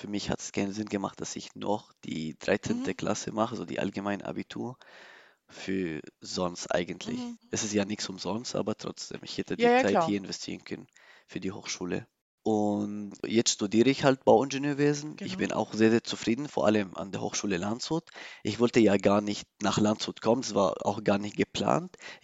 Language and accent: German; Syria; German is a second language; also born or lived in Turkey; now in Germany; Oktober, bin ich nach Deutschland angekommen. Davor habe ich in der Türkei für 8 Monate gelebt. Mhm. Und noch früher war ich noch in Syrien. Mhm. Genauso, ich komme ursprünglich aus Syrien.